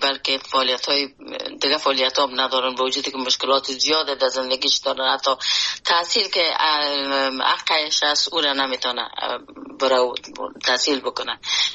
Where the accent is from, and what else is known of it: Afghanistan; born or raised there; moved away as an adult